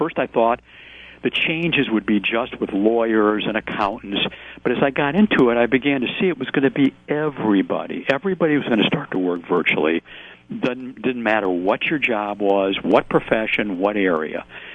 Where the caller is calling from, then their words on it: Wisconsin, United States; I am calling from Wisconsin at the moment.